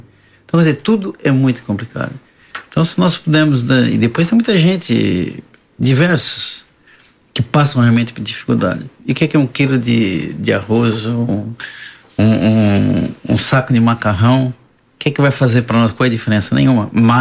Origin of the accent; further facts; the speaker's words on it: Siderópolis, Santa Catarina, Brazil; eu sou de Siderópolis. Eu, quando saí de Siderópolis, era um lugarzinho de 600 habitantes.